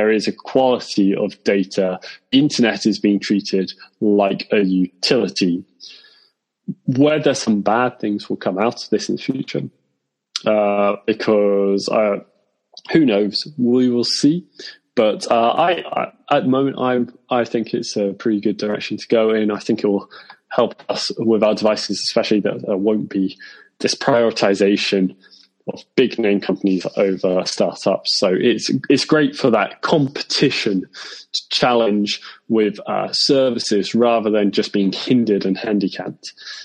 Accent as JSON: {"language": "English", "country": "United Kingdom", "said": "I'm a Brit, so I'm not going to get into it."}